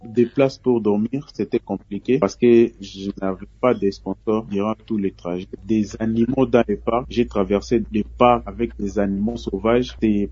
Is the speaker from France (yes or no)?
no; DR Congo; étant un jeune sportif de la République démocratique du Congo